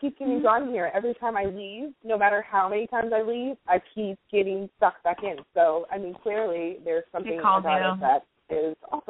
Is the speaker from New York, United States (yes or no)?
no; California, United States; I'm currently back in the Bay Area, which is home for me.